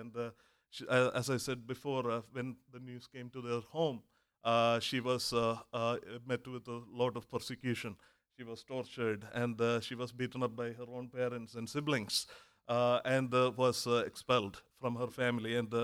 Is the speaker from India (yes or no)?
yes; South India, India; I am from India. I was born and brought up in the south of India